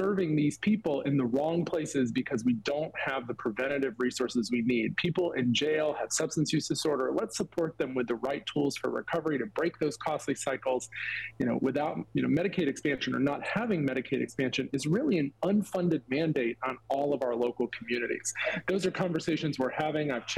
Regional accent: North Carolina, United States; my personal story growing up in North Carolina without health insurance

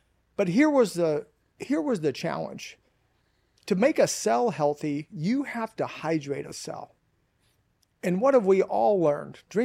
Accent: Midwest, United States; now in California, United States; I live in California, I should say, but I'm from the Midwest

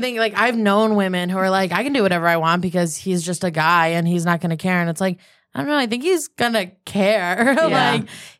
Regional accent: Albany, New York, United States; I'm from Albany, and we did that too.

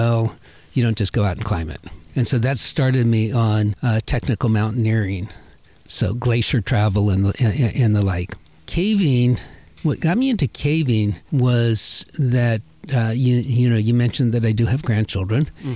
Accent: Virginia, United States; born or raised there

